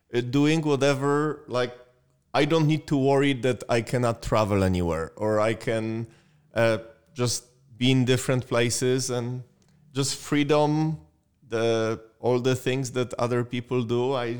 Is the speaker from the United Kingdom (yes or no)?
no; Poland; English is a second language; now in Effingham, United States; So I would say what I'm missing from Poland are the mountains.